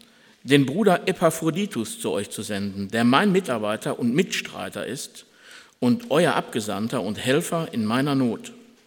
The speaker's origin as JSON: {"language": "German", "town": "Schlangen", "region": "North Rhine-Westphalia", "country": "Germany", "said": "Ich bin aus Schlangen."}